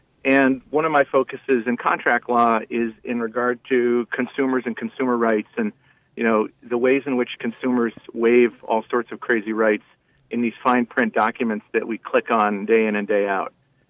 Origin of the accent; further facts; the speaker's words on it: New Hampshire, United States; I grew up in New Hampshire, okay? Like, I'm an authentic product of New Hampshire. I went to Oyster River High School.